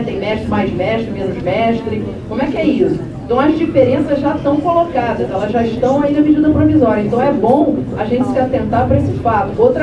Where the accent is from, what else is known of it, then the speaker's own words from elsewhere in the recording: Macaé, Rio de Janeiro, Brazil; eu também sou do interior, sou de Macaé